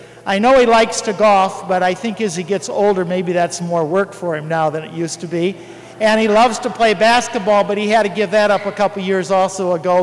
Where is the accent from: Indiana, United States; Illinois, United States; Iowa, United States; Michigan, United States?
Iowa, United States; Cascade; I am from Cascade as well